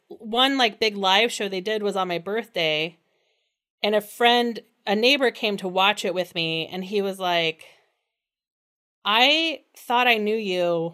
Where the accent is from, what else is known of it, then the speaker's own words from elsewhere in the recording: Midwest, United States; I'm a Midwesterner. I live in Chicago. And the only time I didn't live in the Midwest, I lived in Colorado.